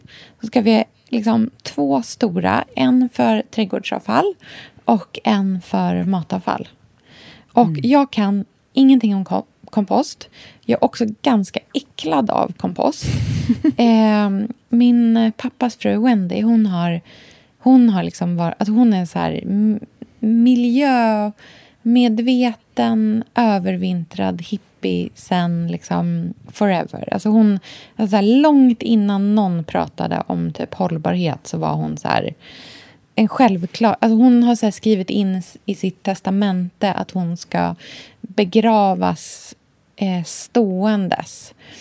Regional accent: Australia; jag kommer ihåg när jag var liten i Australien

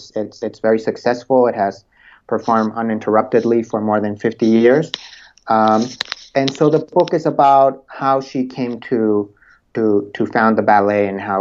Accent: Mexico; So I grew up in Mexico, and in Mexico, it's very common to perform a folklore dance

